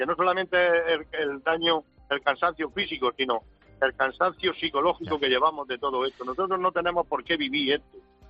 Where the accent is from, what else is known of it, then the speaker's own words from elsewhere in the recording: Spain; somos camioneros españoles a mucha honra